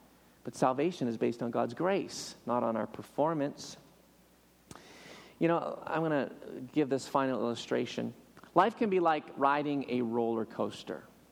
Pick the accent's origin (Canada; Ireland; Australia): Canada; now in United States; I'm a Canadian citizen and U.S. permanent resident